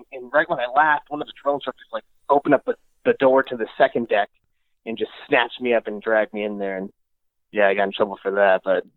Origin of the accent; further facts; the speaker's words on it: Poughkeepsie, New York, United States; So I grew up in a place called Poughkeepsie. It's about 30, 45 minutes away from New York City itself.